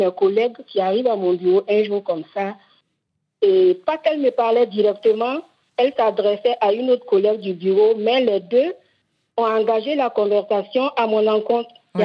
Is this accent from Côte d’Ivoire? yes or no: yes; Côte d’Ivoire; je suis Ami de la Côte d'Ivoire.